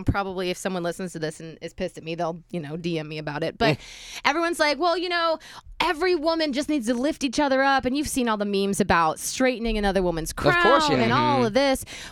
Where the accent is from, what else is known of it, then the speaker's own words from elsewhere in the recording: Cleveland, Ohio, United States; now in Tampa, United States; Are you from here? And I was like, no, I'm from Cleveland area.